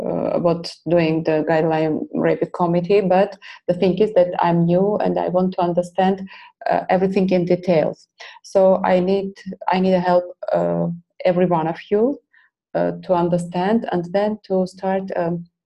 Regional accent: Armenia; I'm from Armenia.

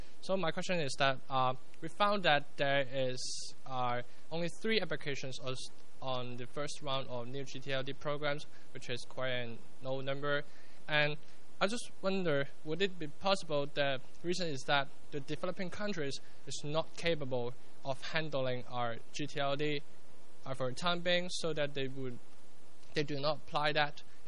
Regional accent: Hong Kong; Hi, everyone. … from Hong Kong

